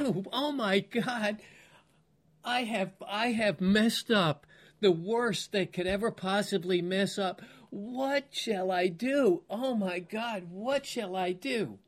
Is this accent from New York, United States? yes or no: yes; Franklin Square, New York, United States; I can testify I went to Polk Street Elementary School. I grew up in Franklin Square, New York.